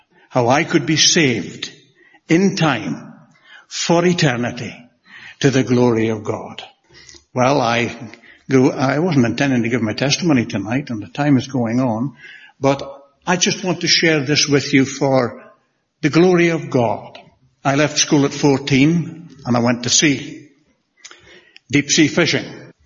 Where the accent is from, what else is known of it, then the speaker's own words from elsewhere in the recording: Scotland, United Kingdom; born there; accent: Scottish; There's nothing wrong with my Scottish accent. I think it's your Ulster ears, perhaps, that need attention. I was born in the Shetland Isles in the far north of Scotland. My parents were God-fearing people who knew and loved the Saviour.